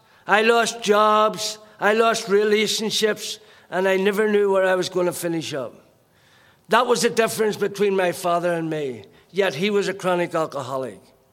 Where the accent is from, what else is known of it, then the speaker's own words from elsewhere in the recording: Ireland; I was born in Ireland. Bred in Ireland, grew up in Ireland.